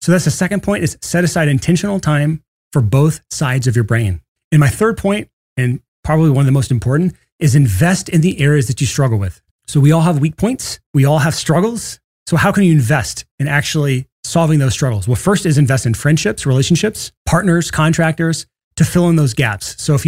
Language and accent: English; Alabama, United States; I'm sorry. I can say this because I'm from Alabama.